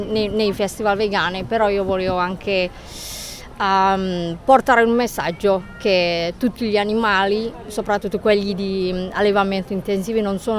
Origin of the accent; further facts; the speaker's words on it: Central Java, Indonesia; Italian is a second language; indonesiana e sono un giavanese, quindi una terra in qualche modo povera, di Jogja, Central Java